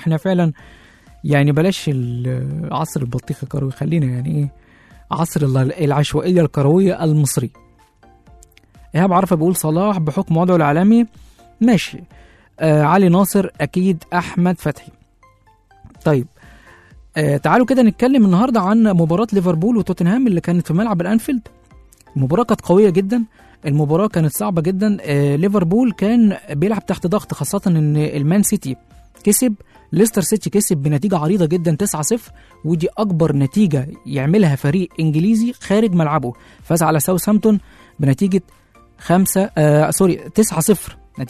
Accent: Egypt; احنا عندنا في مصر اللاعبين الاكبر سنا

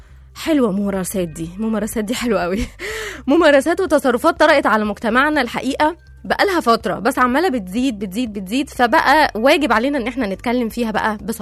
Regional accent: Egypt; اه بتحصل عندنا في مصر على فكره

